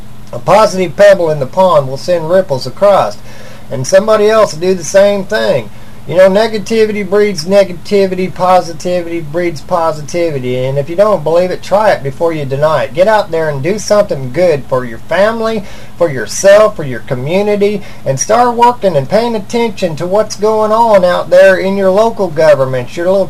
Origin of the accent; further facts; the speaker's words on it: Missouri, United States; I'm from Missouri.